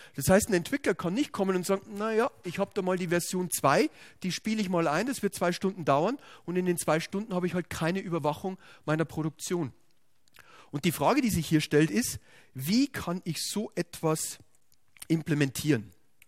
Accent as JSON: {"language": "German", "region": "Bavaria", "country": "Germany", "said": "Und gerade bei uns hier in der Region Nürnberg, ich komme selbst aus der Region"}